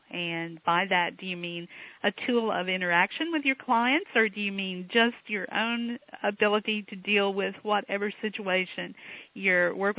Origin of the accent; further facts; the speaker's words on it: Texas, United States; You know, I mean, I grew up in Texas. It's naked, trust me.